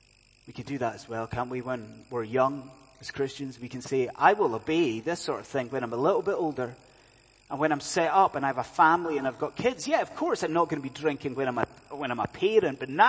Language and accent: English; Scotland, United Kingdom; I'm a Scotsman, we have infinite terms for this